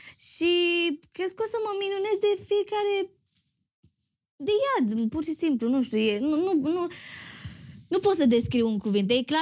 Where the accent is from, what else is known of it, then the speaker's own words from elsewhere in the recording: Bucharest, Romania; Eu am crescut în Ferentari, la curte, cu nisip mult